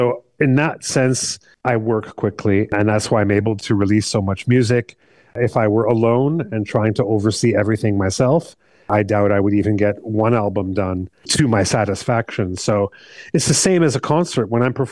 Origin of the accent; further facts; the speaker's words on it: Montreal, Quebec, Canada; I grew up in Montreal, so there was always the shadow of French culture.